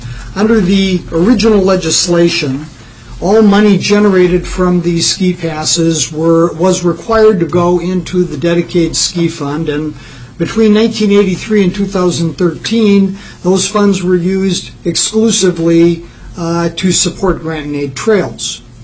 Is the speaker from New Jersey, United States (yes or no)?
no; Farming Township, Minnesota, United States; I hail from Farming Township in beautiful Stearns County.